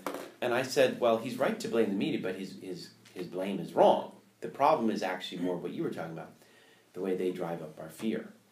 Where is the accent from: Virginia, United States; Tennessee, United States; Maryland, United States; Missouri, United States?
Maryland, United States; Baltimore; So I'm from Baltimore. In Baltimore in 1990, we reached our pinnacle.